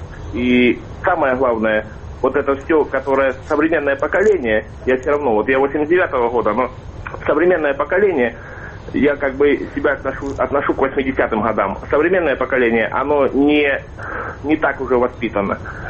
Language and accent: Russian; Rostov Oblast, Russia; Я из Ростовской области.